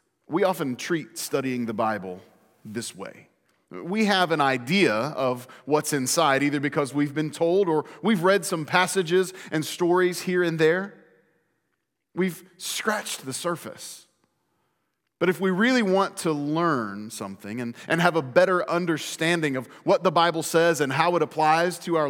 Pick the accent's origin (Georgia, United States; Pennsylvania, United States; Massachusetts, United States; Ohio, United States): Ohio, United States; Fairborn; The museum is in my hometown, Fairborn, Ohio